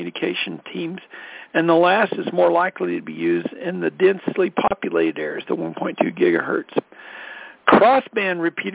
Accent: Colorado, United States; my call sign is … I'm from Colorado

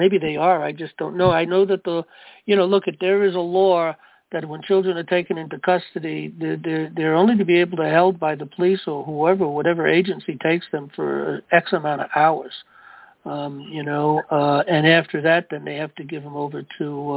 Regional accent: New York, United States; I come from New York myself.

